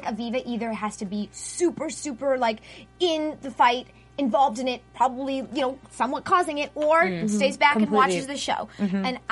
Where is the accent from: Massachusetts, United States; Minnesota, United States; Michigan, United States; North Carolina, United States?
Massachusetts, United States; Well, I just think it's because it's Massachusetts, you know, my hometown.